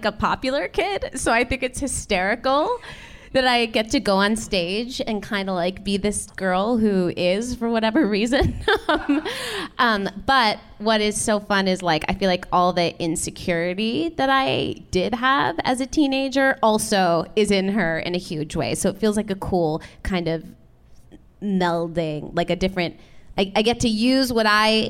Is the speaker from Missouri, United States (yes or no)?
no; Illinois, United States; The mean streets of the North Shore suburbs of Chicago.